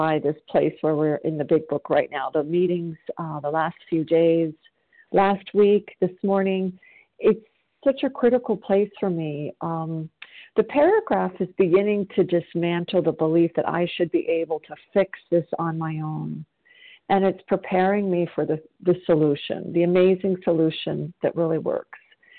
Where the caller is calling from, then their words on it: South Carolina, United States; and I'm calling from South Carolina